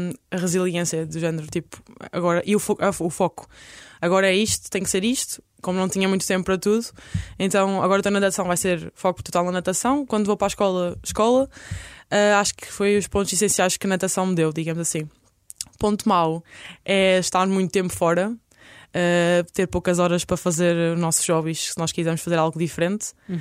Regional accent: Vila Nova de Poiares, Centro, Portugal; Eu sou de Vila Nova de Poiares.

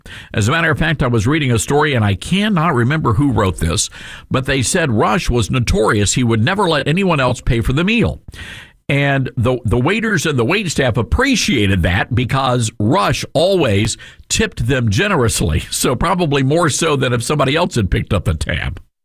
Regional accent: Deep South, United States; used to tell us something as we were growing up in the Deep South.

